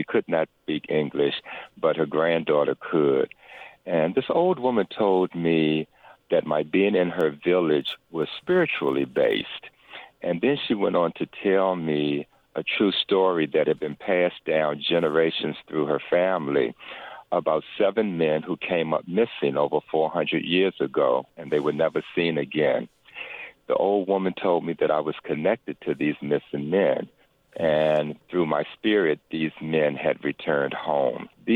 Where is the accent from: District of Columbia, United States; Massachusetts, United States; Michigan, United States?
District of Columbia, United States; Washington; I was born in Washington, D.C., born and raised.